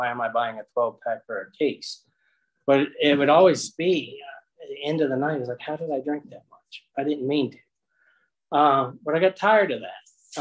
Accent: Virginia, United States; now in Culpeper, United States; I grew up in Northern Virginia. I guess I'd been here about 8 years when I, 8 to 10 years when

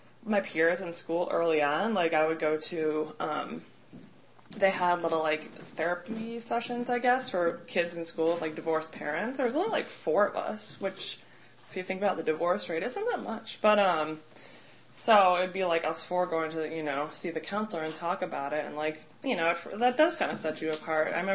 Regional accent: Illinois, United States; I was born and raised outside Chicago in Illinois. So I'm, from the north.

